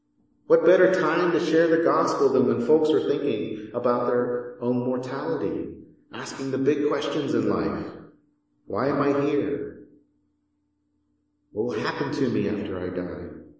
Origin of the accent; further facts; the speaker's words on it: Houston, Texas, United States; I grew up in Houston, so it's not uncommon when we have a hurricane.